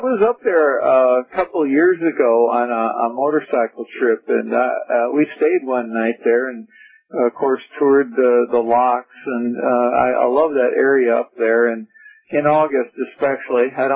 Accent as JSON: {"language": "English", "region": "Wisconsin", "country": "United States", "tie": "born or raised there", "moved": "as an adult", "said": "I grew up in Wisconsin, so I left when I got out of school."}